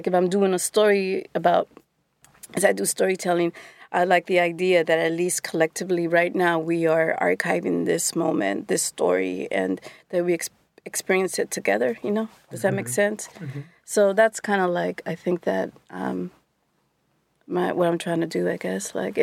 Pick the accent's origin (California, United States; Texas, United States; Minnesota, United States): California, United States; San Francisco; I grew up in San Francisco and in the Mission District.